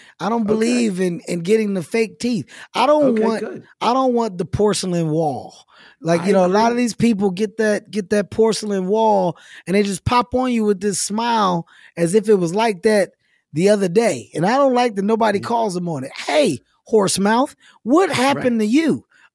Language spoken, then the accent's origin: English; Philadelphia, Pennsylvania, United States; And I got to experience it with my hometown friends from Philadelphia.